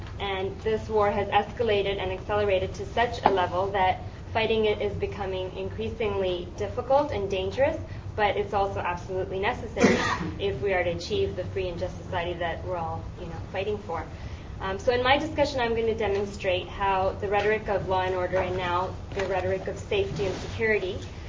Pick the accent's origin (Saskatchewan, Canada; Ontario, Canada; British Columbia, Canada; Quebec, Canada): Ontario, Canada; Toronto; I'm from Toronto, and in Ontario, we have a lot of anti-poverty activists